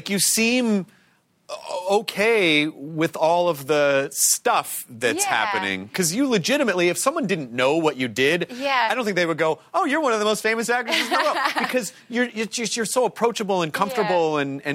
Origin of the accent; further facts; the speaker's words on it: the South, United States; You know, I'm from the South. Small towns are very difficult to get out of.